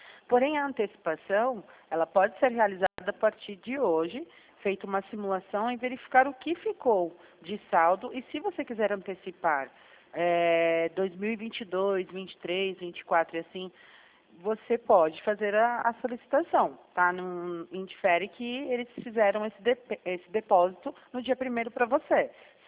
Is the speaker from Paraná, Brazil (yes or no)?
no; São Paulo, Brazil; Mas eu sou de São Paulo, senhor.